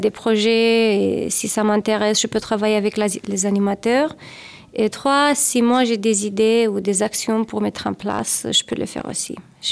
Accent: Romania; French is a second language; De la Roumanie.

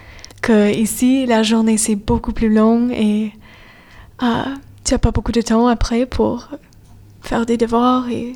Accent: Vancouver, British Columbia, Canada; French is a second language; je viens de Vancouver, en Canada, et je suis ici pour 3 mois pour étudier le français.

